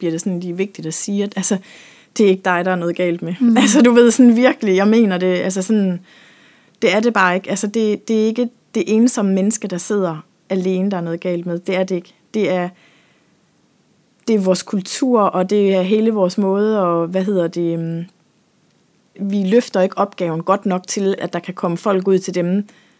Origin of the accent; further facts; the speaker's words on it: Region of Southern Denmark, Denmark; Nu er jeg født og vokset op på Langeland